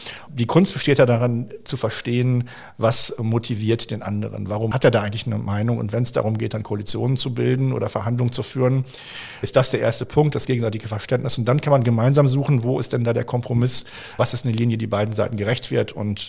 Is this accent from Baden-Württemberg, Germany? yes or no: no; North Rhine-Westphalia, Germany; born there; now in Bergisch Gladbach, Germany; Ich bin ja vor 20 Jahren hierher gezogen, komme gebürtig aus Westfalen.